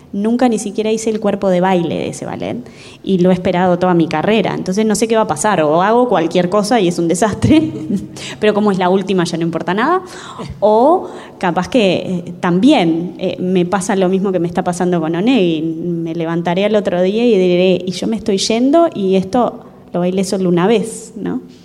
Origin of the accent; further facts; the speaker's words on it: Uruguay; Siempre fui como súper uruguaya y muy abanderada y soy como muy patriota